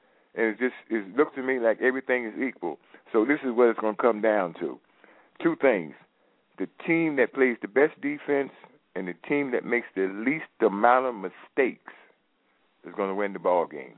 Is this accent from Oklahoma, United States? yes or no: no; Philadelphia, Pennsylvania, United States; My allegiance is with the Green Bay Packers, and I'm from Philly.